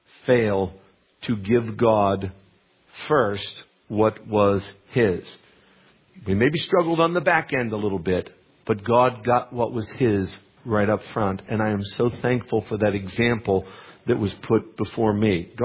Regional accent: Pennsylvania, United States; Growing up in Western Pennsylvania, when I grew up, we did not have a lot of surplus cash.

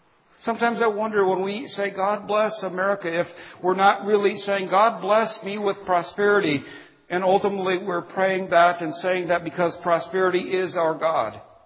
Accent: United States; I'm an American and I love my country. I love to come across the border and to hear welcome home. I'm an American.

